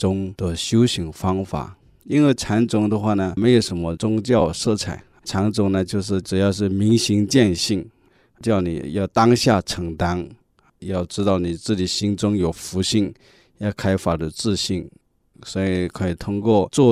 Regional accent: China; now in Canada; 我们作为一个中国人，虽然有时候说我不是信佛的

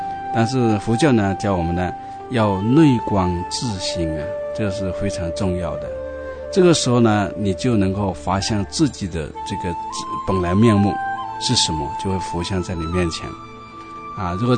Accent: China; 所以这个是我们中国人很有智慧，也是很有人生经验了

